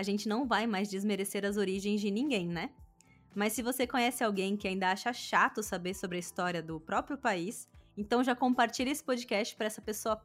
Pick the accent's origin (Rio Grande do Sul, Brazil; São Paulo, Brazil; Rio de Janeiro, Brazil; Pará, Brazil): Pará, Brazil; born there; Eu sou nortina, né? Eu nasci no Pará, mas meu sotaque eu nunca tive.